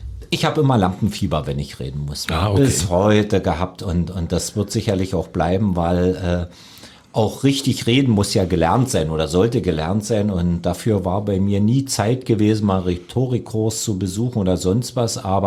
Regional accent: Brandenburg, Germany; Stolz als Lausitzer

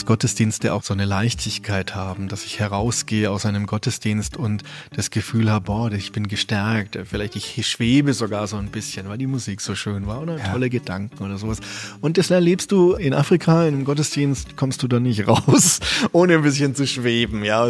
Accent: Regensburg, Bavaria, Germany; born there; also born or lived in Garmisch-Partenkirchen; Ich bin ja in Regensburg geboren

